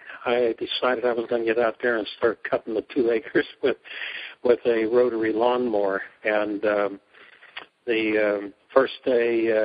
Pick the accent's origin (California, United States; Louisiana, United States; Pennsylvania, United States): Pennsylvania, United States; now in Council Bluffs, United States; I'm retired, and I'm originally from Pennsylvania. But most recently, well, actually 2 years ago, my wife and I retired here in Iowa, Council Bluffs area, near our daughter and her family.